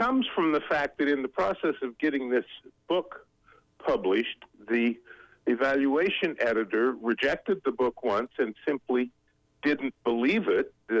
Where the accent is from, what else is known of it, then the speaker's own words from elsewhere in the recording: Clearfield, Utah, United States; No, I grew up in Clearfield, but my mother's family was a pioneer family who settled in Colville